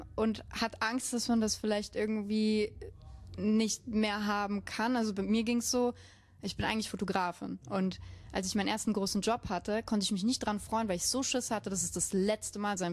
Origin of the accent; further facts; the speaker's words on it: Munich, Bavaria, Germany; Ich bin Münchner